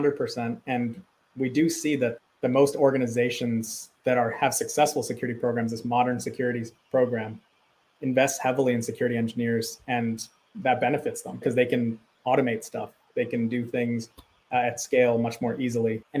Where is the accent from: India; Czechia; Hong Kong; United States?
India; because obviously I'm Indian